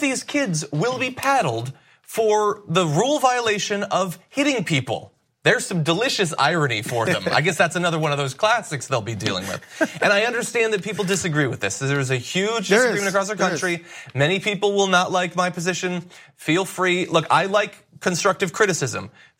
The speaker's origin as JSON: {"language": "English", "region": "Connecticut", "country": "United States", "said": "I come from Connecticut. I was spanked once or twice as a kid."}